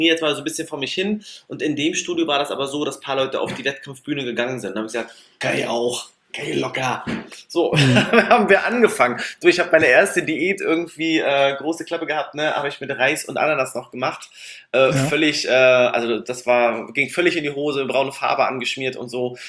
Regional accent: East Germany, Germany; ich komme halt so klassisch aus dem Osten, ne?

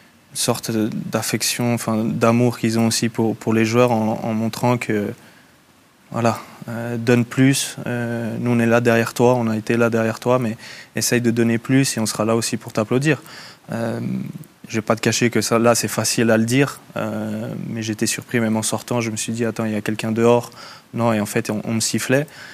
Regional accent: Geneva, Switzerland; Je suis genevois, on sait jamais ce qui peut se passer dans le futur.

